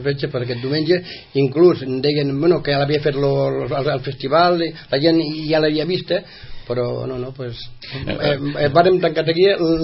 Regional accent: Falset, Catalonia, Spain; Soc de Falset.

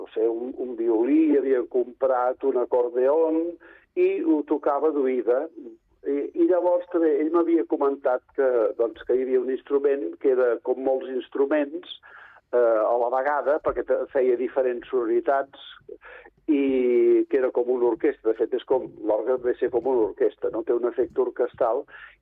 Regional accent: Badalona, Catalonia, Spain; now in Sitges, Spain; jo soc de Badalona, feia d'organista a Santa Maria de Badalona

